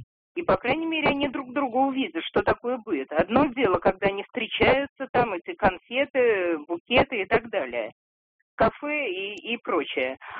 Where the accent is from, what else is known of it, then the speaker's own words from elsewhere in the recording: Saint Petersburg, Russia; Я из Петербурга